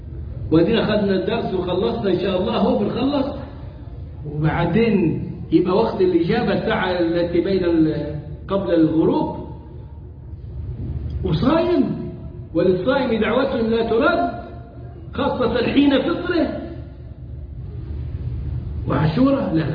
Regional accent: Egypt; عندنا في مصر وعندكم وفي كندا وفي أمريكا وفي كل البلاد اللي رحناها بيعملوا كده

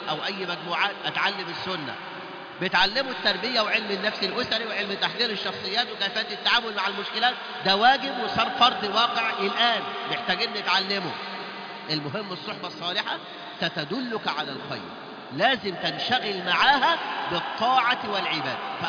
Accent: Mansoura, Dakahlia, Egypt; كان عندنا في المنصورة وأعرفه معرفة شخصية

